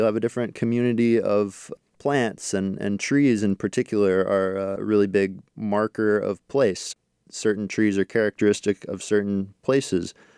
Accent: Alaska, United States; Yeah, so where I grew up in Alaska, black spruce was kind of characteristic

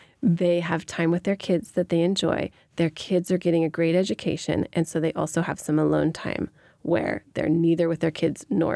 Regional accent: United States; I think it's the growing up in America and with the kind of entrepreneurial parents that I have

